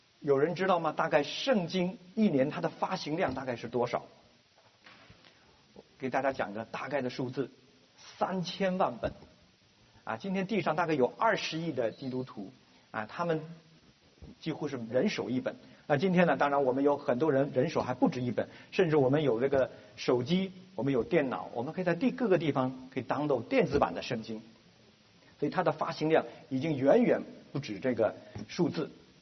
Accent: China; 我们中国人最喜欢追的藤校的那些名校的校徽啊

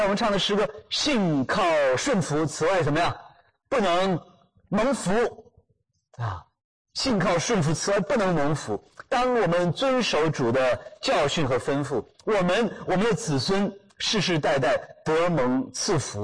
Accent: China; 那咱可是生在新中国，长在红旗下

